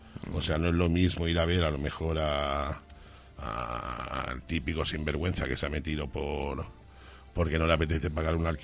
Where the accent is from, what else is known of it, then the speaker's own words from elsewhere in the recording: Catalonia, Spain; La verdad, si lo miramos como buen catalán que soy, la pela es la pela.